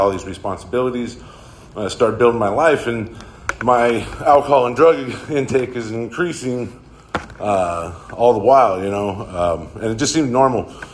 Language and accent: English; Santa Maria, California, United States; I grew up in town. I grew up in Santa Maria.